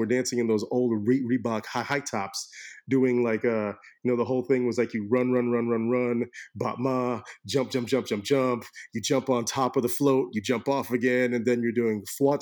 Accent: Orlando, Florida, United States; growing up in Orlando in the late 80s, early 90s

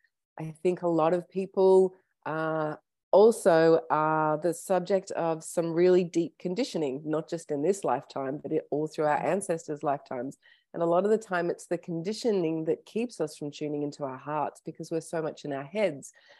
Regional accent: Sydney, New South Wales, Australia; also born or lived in Toronto / Melbourne / Detroit; So when I was about two, we moved to Sydney, Australia, and then Melbourne, Australia, and then Detroit, Michigan. And then when I was about 10, we settled back in Sydney for good. I and my husband and my kids moved up to Byron Bay 4 years ago.

